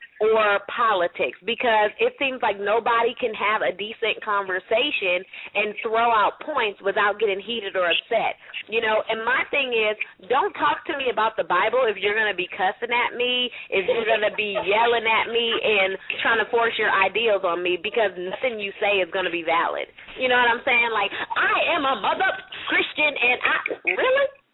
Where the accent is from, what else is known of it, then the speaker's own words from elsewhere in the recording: San Francisco, California, United States; I'm from San Francisco, so I was raised, don't judge, you know, don't judge something you don't understand.